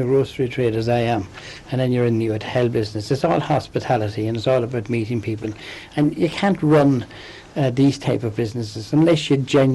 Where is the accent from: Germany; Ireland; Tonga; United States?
Ireland; Ballyshannon, County Donegal; born there; Yes, I was born in Ballyshannon, and I went to school, first of all, in Bundoran, believe it or not, Bundoran National School, and from there I went to Pretoria and Enniskillen.